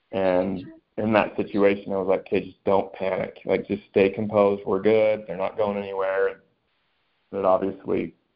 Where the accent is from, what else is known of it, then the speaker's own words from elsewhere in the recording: Utah, United States; Like, I grew up in Utah